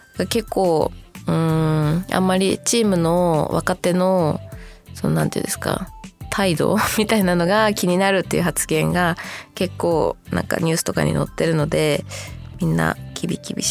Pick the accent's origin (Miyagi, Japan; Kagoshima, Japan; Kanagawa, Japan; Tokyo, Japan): Kanagawa, Japan; Yokohama; 出身地は私も神奈川なんですよね。一緒、みっちゃんさん一緒です。神奈川の横浜市というところが出身地でございます。どうだろう、でも結構いるかも。アメリカに1年だけいたんですけど、それ以外は基本的にずっと横浜に住んでいたので、割とずっと神奈川にいます。